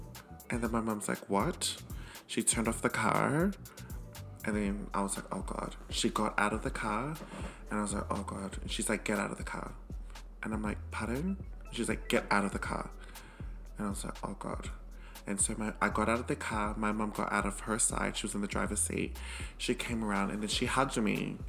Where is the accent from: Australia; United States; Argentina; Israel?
Australia; growing up in Australia